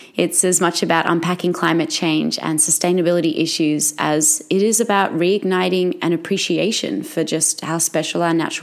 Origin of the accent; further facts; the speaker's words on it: Australia; I'm an Aussie actress, a voiceover artist, and an environmental master's student.